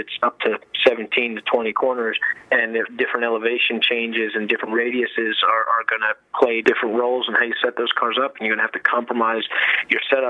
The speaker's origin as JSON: {"language": "English", "region": "New York", "country": "United States", "said": "I'm from New York, and I talk about Watkins Glen a lot"}